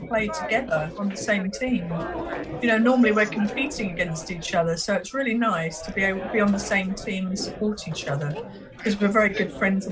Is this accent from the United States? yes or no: no; United Kingdom; Drinking lots of cups of tea because we're British.